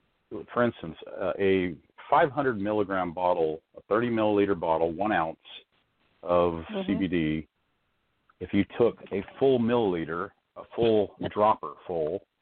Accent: Phoenix, Arizona, United States; I'm from Phoenix, Arizona.

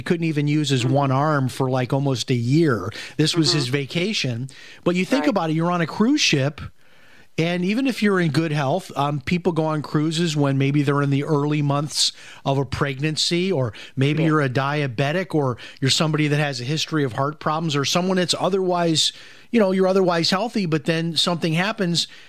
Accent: Chicago, Illinois, United States; Now, this is somebody emailing from Chicago, my hometown.

